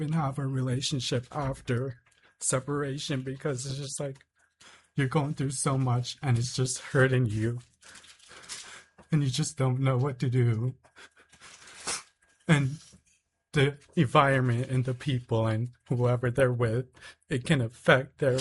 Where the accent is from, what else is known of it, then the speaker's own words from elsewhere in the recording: Fairbanks, Alaska, United States; I'm from Fairbanks, and I'm in support of the House Bill 157.